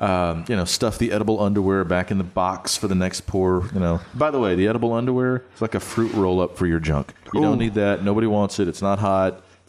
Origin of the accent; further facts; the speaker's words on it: Scotland, United Kingdom; are very angry people. We're Scottish, and that means we're cheap also.